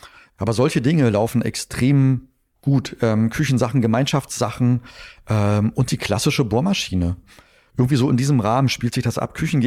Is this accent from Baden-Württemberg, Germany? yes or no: no; Berlin, Germany; Ich habe als Jugendlicher in Marzahn, wo ich groß geworden bin, kurze Zeit lang eine Bibliothek benutzt.